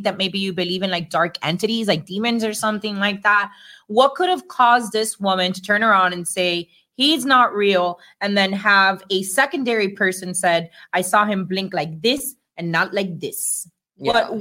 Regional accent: Miami, Florida, United States; But I have a lot to do with the fact that, like, growing up in Miami, like, we already kind of like been

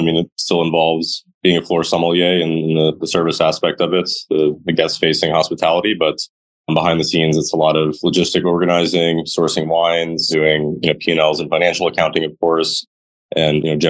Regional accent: New York City, New York, United States; So I grew up on the Upper West Side in a native New Yorker and studied film in college.

